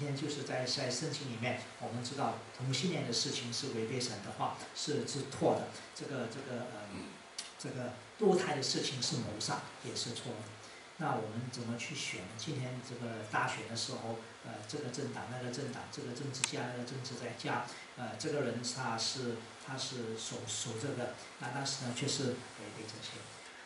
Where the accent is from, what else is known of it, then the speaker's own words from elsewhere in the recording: Malaysia; 我们在马来西亚长大的时候呢